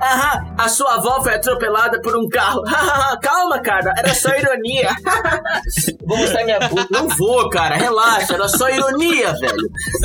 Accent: São Paulo, Brazil; also born or lived in Southern Brazil; Tipo, não dá pra dizer que eu não sou paulistano. Eu não sou perto de ser sulista. Eu só nasci lá, tá ligado?

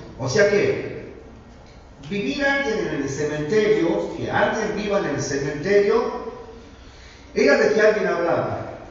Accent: Monteros, Tucumán, Argentina; Yo soy oriundo de Tucumán, de un pueblito que se llama Montero

